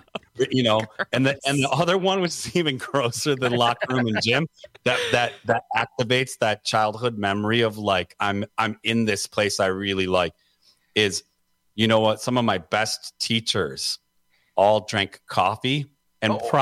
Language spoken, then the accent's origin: English; Detroit, Michigan, United States; growing up in Detroit by so many factories right. and so many, also living by a paper mill now twice in my life, you know, I have grown, this sounds terrible, I've grown fond of the smell.